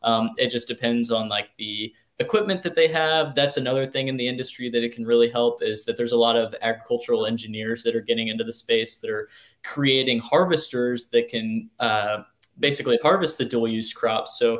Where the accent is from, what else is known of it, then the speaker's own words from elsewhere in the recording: Palacios, Texas, United States; Even visiting my hometown down in Palacios, our pond and our property was all dried up.